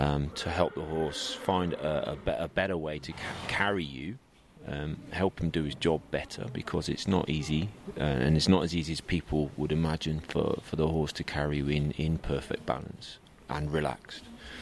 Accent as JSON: {"language": "English", "region": "England", "country": "United Kingdom", "said": "but being an Englishman and based in the UK"}